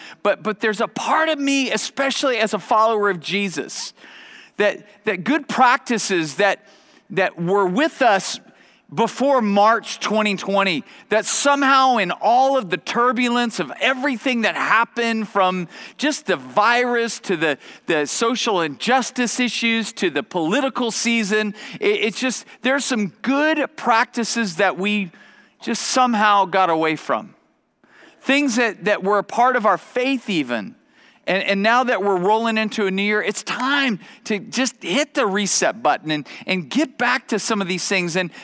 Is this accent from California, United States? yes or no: yes; Bakersfield, California, United States; we didn't even know where Thousand Oaks was because we're from Bakersfield.